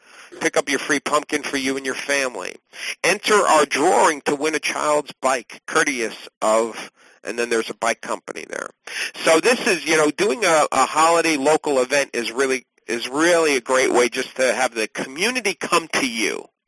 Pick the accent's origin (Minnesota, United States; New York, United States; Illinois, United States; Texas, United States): New York, United States; now we're from Long Island, so it's easy to get a lot of pumpkins. We have farms out here.